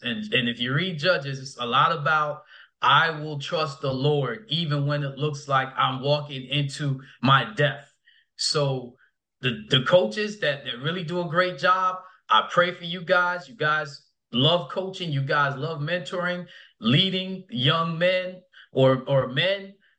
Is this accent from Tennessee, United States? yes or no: no; New York, United States; I'm from New York.